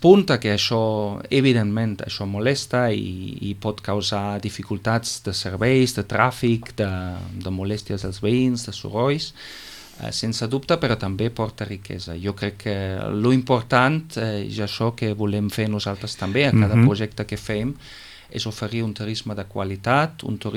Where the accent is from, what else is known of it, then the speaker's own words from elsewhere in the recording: Munich, Bavaria, Germany; Catalan is a second language; moved away as an adult; Jo sóc alemany, bavarès de Múnich.